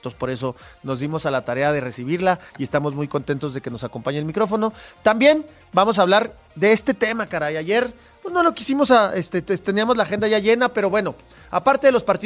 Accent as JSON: {"language": "Spanish", "region": "Chihuahua", "country": "Mexico", "said": "siempre que estamos en algún lugar y te dicen, oye, ¿de dónde eres? De Chihuahua."}